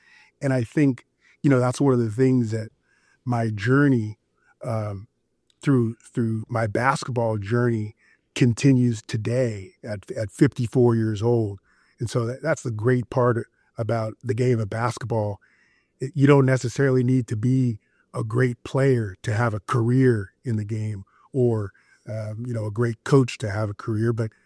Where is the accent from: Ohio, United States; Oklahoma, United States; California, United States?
California, United States; Los Angeles; I'm originally from Los Angeles and played at Crossroads High School, which was a small school.